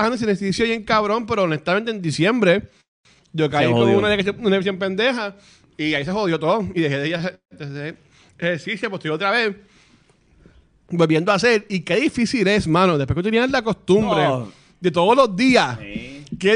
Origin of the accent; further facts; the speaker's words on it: Canóvanas, Puerto Rico; yo que soy de Canóvana, yo le hago así a un tipo y él sabe que estoy diciendo indio de Canóvana.